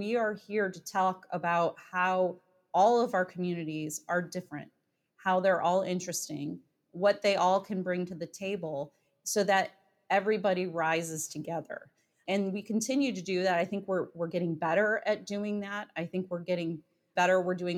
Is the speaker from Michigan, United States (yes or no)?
yes; Dexter, Michigan, United States; I grew up in Dexter, Michigan. And at that time, I think we had two restaurants in town, and the A&W was one of them.